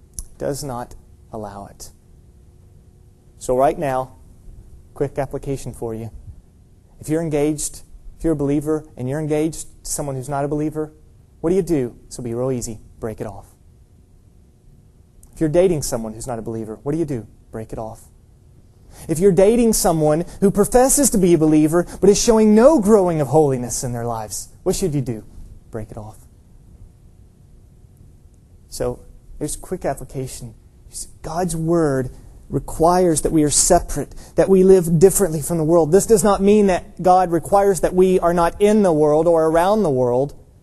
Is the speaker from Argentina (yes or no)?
no; England, United Kingdom; now in United States; I mean, I'm English.